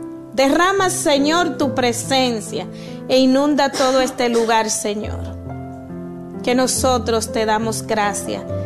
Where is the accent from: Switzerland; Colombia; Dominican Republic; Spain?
Dominican Republic; moved away as an adult; now in United States; yo soy nativa, oriunda de la República Dominicana, ya con más de 3 décadas viviendo en los Estados Unidos. Nací en el seno de una familia muy humilde.